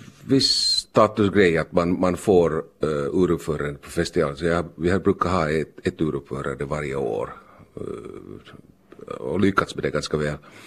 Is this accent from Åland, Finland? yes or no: no; Helsinki, Uusimaa, Finland; Det är ju min link hit, jag är själv uppväxt i Helsingfors sen när pappa. Pappa började jobba i Helsingfors och det där.